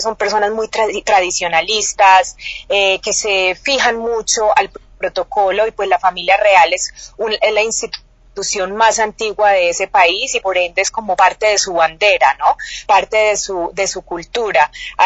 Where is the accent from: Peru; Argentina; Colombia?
Colombia; Yo soy colombiana